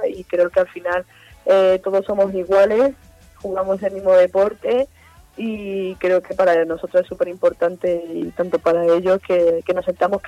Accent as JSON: {"language": "Spanish", "town": "Seville", "region": "Andalusia", "country": "Spain", "lives_now": "Valencia, Spain", "said": "la verdad que al final venía de Sevilla, ¿no? Venía de mi tierra, ¿no? Como se dice"}